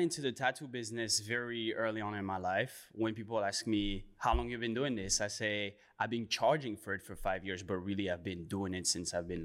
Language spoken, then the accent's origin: English; France; English is a second language; now in Toronto, Canada; Well, I was born and raised in France. I came here to Canada in August of 2019.